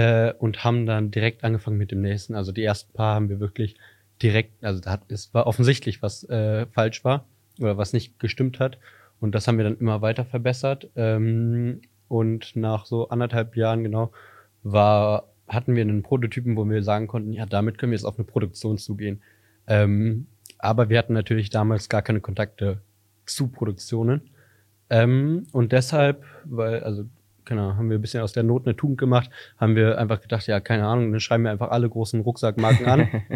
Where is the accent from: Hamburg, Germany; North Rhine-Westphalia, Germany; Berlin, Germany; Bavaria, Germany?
North Rhine-Westphalia, Germany; Aachen; Also wir kommen aus Aachen